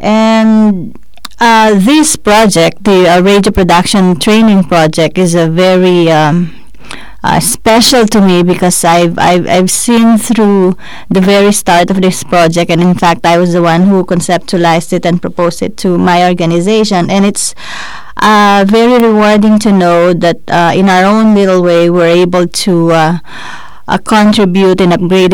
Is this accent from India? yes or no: no; Philippines; from the Philippines. I'm a Filipino.